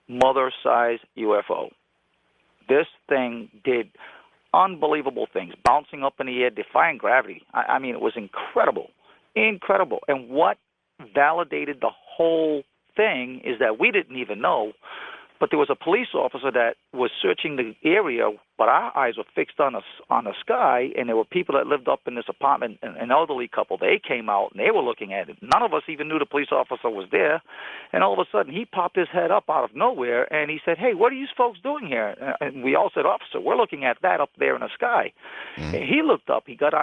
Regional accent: Rhode Island, United States; moved away as an adult; now in Boonville, United States; I'm calling from Boonville, Missouri. I'm originally from Rhode Island, been out here almost 7 years.

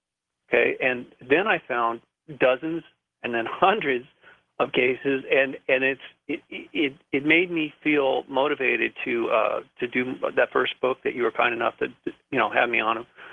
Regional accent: Malibu, California, United States; Well, I was seeing things around where I grew up in Malibu and that I found to be rather curious.

